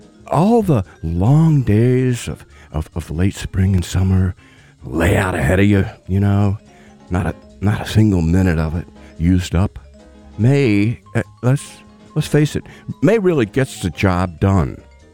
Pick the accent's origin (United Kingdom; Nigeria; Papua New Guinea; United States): United States; Louisville, Kentucky; Louisville's my hometown, a city the late Gonzo journalist and Louisville native Hunter S. Thompson called a southern city with northern problems.